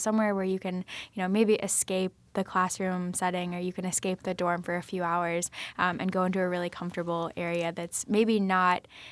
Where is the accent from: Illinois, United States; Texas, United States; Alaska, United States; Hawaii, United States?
Alaska, United States; I was born and raised in Alaska, so your view of what colleges offer is a little bit skewed just because you're so far away.